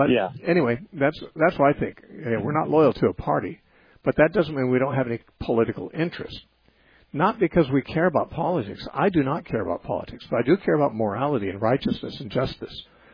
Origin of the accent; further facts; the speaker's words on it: United States; I thank God that I'm an American. I thank God that I was born here instead of in Iraq or Iran or almost virtually anywhere else in the world, frankly.